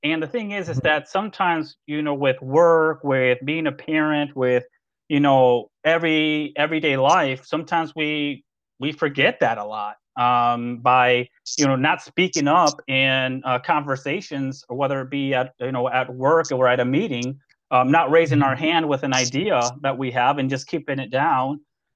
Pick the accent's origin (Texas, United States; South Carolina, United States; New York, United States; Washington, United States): Texas, United States; now in Michigan, United States; I grew up in Texas, and then I came over here to Michigan. My mom was a single mom.